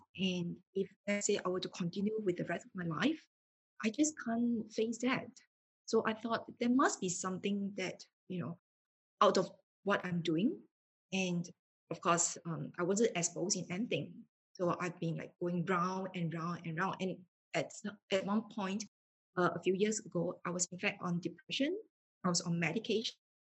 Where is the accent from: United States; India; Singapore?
Singapore; I'm from Singapore. All the while, born and bred in Singapore. The only time that I'm out of the country is when I'm studying overseas in Sydney. So that was in university.